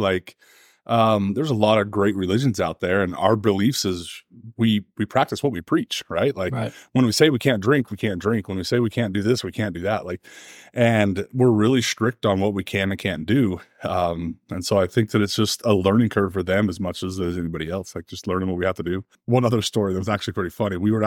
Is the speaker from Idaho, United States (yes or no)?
yes; Idaho, United States; growing up in Idaho, they really didn't have sporting events on Sundays.